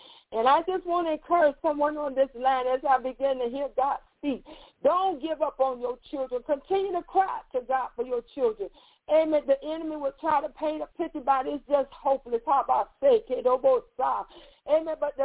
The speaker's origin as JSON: {"language": "English", "town": "Miami", "region": "Florida", "country": "United States", "tie": "born or raised there", "said": "I was born and raised in Miami."}